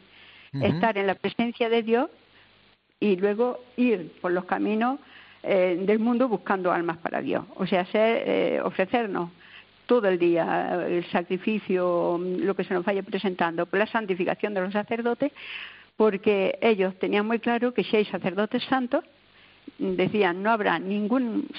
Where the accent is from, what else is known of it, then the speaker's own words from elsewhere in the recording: Huéscar, Andalusia, Spain; tuve una conexión con ella desde muy pequeña, porque la primera fundación fue en Huéscar, en mi pueblo.